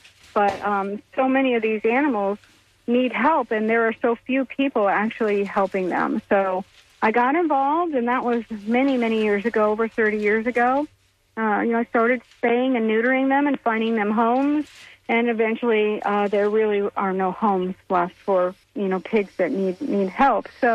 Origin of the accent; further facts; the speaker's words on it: Illinois, United States; up in Illinois, up by the Chicago area, the suburbs of Chicago.